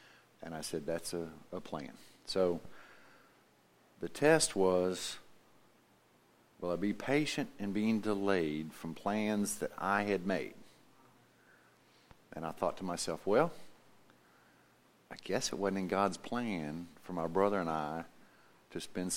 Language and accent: English; South Carolina, United States; I'm from South Carolina, and I'm going to Anchorage.